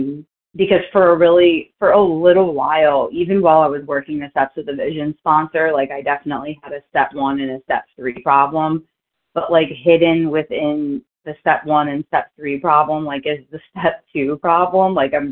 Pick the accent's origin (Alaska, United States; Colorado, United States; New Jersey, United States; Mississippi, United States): New Jersey, United States; And I'm from South Jersey. I'm from right outside of Philly.